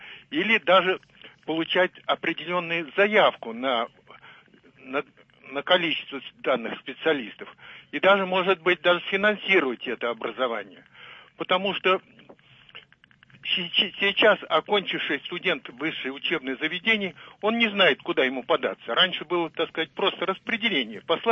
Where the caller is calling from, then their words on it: Ryazan, Ryazan Oblast, Russia; я из Рязани, бывший инженер-физик, вот, окончивший МИФИ.